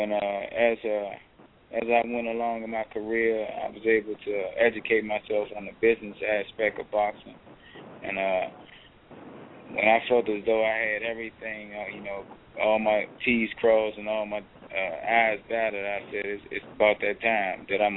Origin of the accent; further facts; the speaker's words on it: Washington, District of Columbia, United States; Yeah, Washington, D.C. I'm from Washington, D.C.